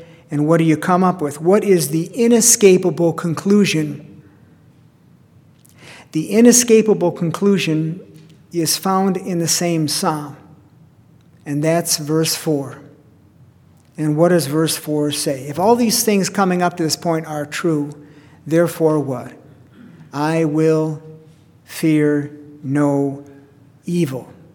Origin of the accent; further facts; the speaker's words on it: Chicago, Illinois, United States; I grew up in Chicago. I remember the Democratic Convention and the rioting that went on there, all of that stuff.